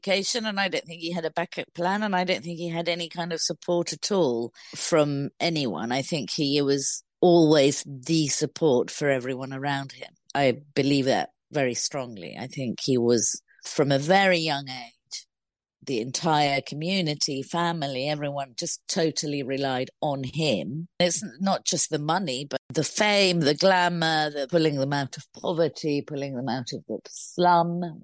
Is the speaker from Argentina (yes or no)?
yes; Argentina; And I, growing up in Argentina, had this kind of 1978 World Cup victory, which was huge in sort of social terms and everything it meant.